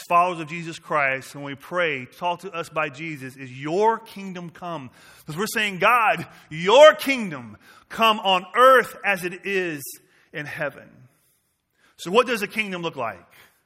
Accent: Southern United States, United States; I grew up in the South where it was very, very strong.

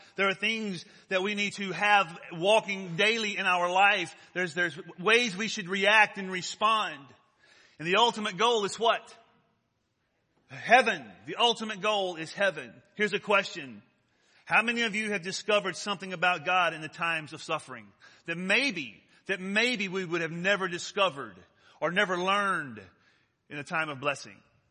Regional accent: Deep South, United States; Now listen, I grew up in the Deep South, and I grew up in this faith movement that happened that swept across our country.

